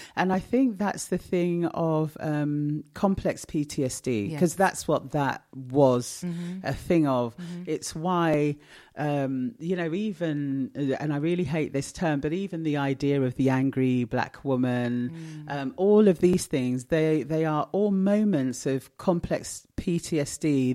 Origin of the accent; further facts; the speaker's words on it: Ghana; This cannot happen in my country. This is my country. I am Ghanaian.